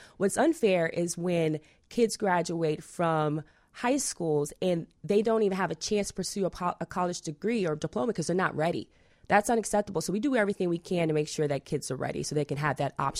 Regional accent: Durham, North Carolina, United States; I'm from North Carolina, actually. I grew up on in Durham, North Carolina, but my mom was a tobacco farmer.

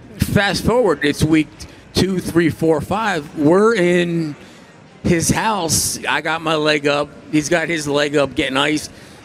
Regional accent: Garfield, New Jersey, United States; I grew up in Garfield, New Jersey. You know, I was scalping tickets on Route 17 by the friggin' Houlihans

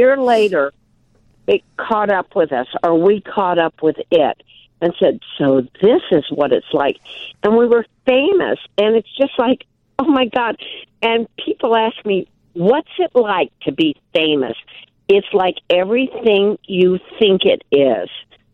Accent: Milwaukee, Wisconsin, United States; But I thought, well, everybody else has it. But we're from Milwaukee.

